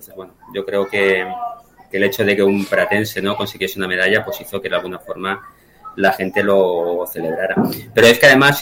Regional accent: Barcelona, Catalonia, Spain; yo soy de Barcelona, vivo en el Prat, o vivía en el Prat, que está a 7 kilómetros

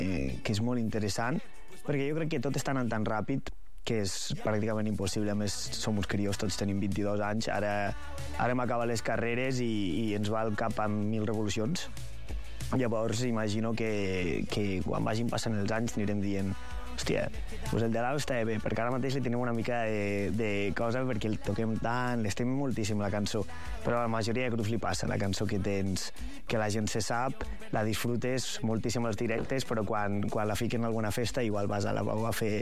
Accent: Lleida, Catalonia, Spain; traspassava una mica les fronteres de la nostra comarca i de Lleida, que és una mica el nostre origen. Som tots de Lleida.

